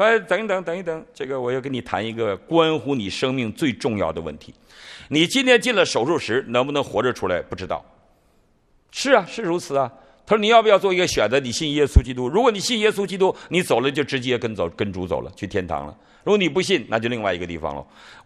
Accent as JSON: {"language": "Chinese", "region": "Northeast China", "country": "China", "moved": "yes", "lives_now": "United States", "said": "你看他是上海人，我是东北人"}